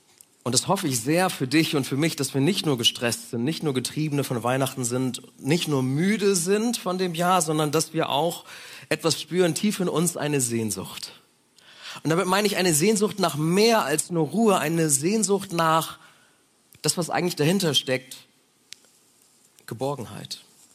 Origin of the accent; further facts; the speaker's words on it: Bremen, Germany; Ich bin behütet aufgewachsen in Bremen-Habenhausen, da ist die Welt noch in Ordnung.